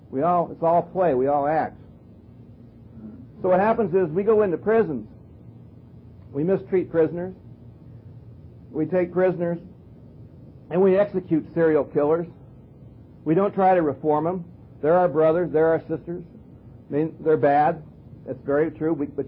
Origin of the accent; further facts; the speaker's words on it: Arkansas, United States; When I was a kid growing up in Arkansas part-time